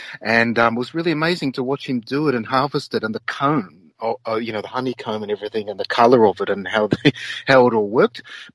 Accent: Australia; And being an Australian, I was walking around in thongs

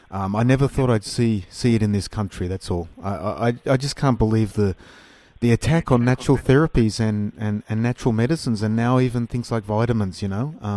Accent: Australia; for me as an Australian, I just feel ashamed.

